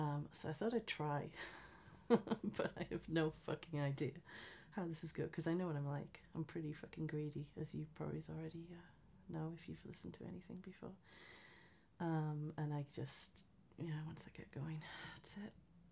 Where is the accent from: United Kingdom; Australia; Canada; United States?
United Kingdom; but I'm British. We fucking love talking about the weather.